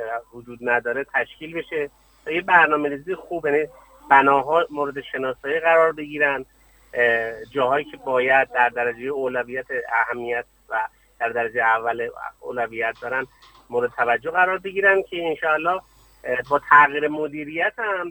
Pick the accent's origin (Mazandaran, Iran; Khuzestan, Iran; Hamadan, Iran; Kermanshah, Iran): Hamadan, Iran; مخصوصا برای شهر همدان که حالا ما همدانی هستیم